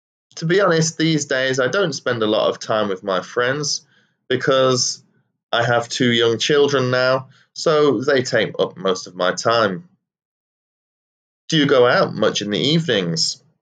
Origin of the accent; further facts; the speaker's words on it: England, United Kingdom; Well, even though I grew up in England, we were, of course, taught English.